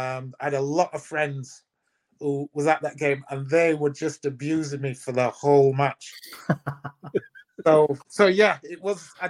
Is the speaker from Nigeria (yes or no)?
no; Huddersfield, Yorkshire and the Humber, United Kingdom; And obviously I'm born and bred in Huddersfield.